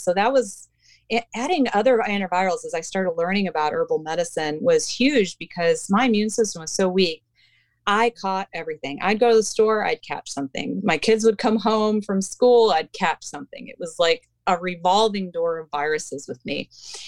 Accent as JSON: {"language": "English", "town": "St. Louis", "region": "Missouri", "country": "United States", "tie": "born or raised there", "said": "growing up in St. Louis, which has a lot of lead, there were lead smelters in St. Louis"}